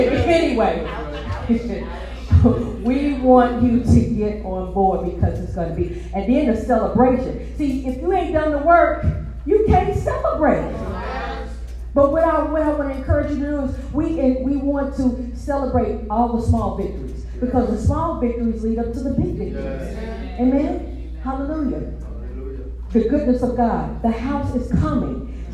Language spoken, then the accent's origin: English; St. Louis, Missouri, United States; I'm a city girl. I'm from St. Louis.